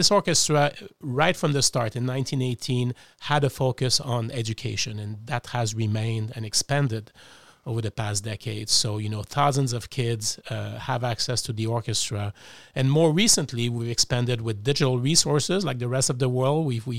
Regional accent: Montreal, Quebec, Canada; also born or lived in Melbourne, Australia; now in Cleveland, United States; And I'm from Montreal originally.

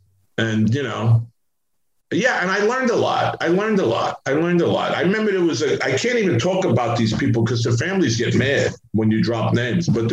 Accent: New Rochelle, New York, United States; I grew up in New Rochelle.

